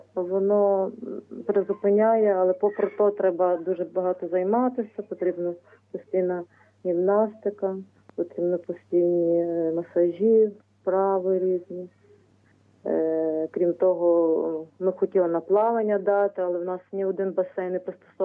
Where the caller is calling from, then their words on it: Lviv, Lviv Oblast, Ukraine; я зі Львова.